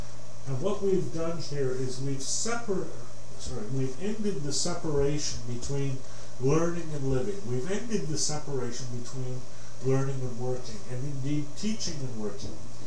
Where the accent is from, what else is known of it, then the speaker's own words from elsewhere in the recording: Canada; The longer answer is, I'm a Canadian